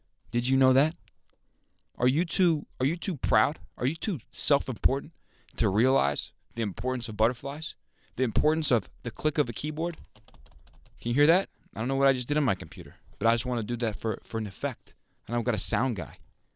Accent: Chapel Hill, North Carolina, United States; I'm from Chapel Hill, this thing in Chapel Hill, Franklin Street.

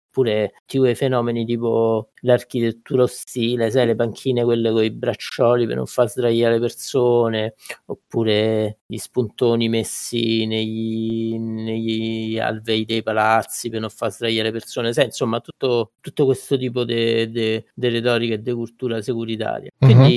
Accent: Ostia, Lazio, Italy; Sì, sono di Ostia.

